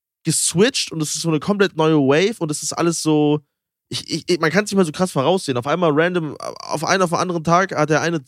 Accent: Brandenburg, Germany; ich komme auch aus der Nähe von Oranienburg, so, aber ein bisschen weiter noch weg

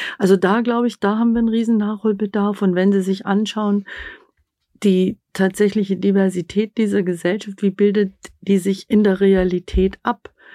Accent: Augsburg, Bavaria, Germany; Ich komme aus Augsburg. Augsburg ist die drittgrößte Stadt in Bayern.

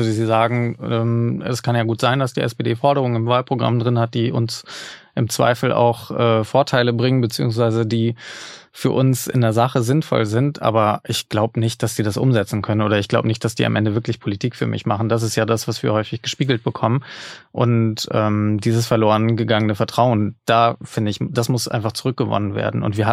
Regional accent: Lübeck, Schleswig-Holstein, Germany; und ich bin da genau in Lübeck aufgewachsen.

